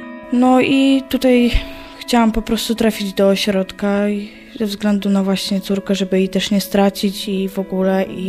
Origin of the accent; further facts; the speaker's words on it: Tarnowskie Góry, Silesian Voivodeship, Poland; 16 lat. No jestem ze Śląska, Tarnowskiej Góry.